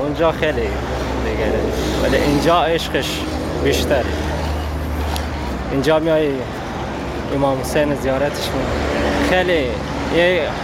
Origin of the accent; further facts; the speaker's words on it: Afghanistan; now in Australia; اصالتا افغانی هستم. خب اونجا زندگی میکنم.